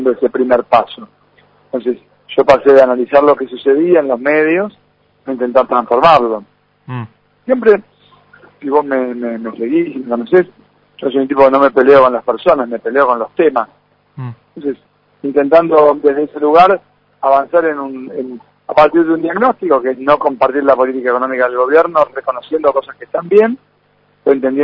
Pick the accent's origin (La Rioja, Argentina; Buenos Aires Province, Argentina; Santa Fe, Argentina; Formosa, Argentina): Santa Fe, Argentina; born there; Yo nací en Santa Fe